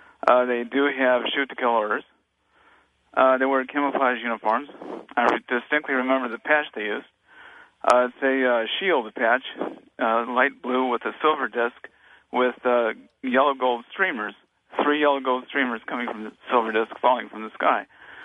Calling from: Naples, Florida, United States; I'm calling from Naples, Florida.

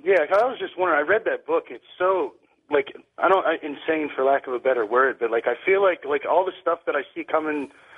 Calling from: Pennsylvania, United States; I'm actually calling from the Northeast in Pennsylvania.

